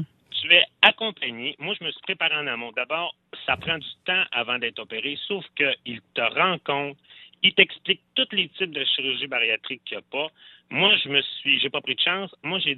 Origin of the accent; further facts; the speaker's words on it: Quebec, Canada; le pire, c'est que moi, je suis du Saguenay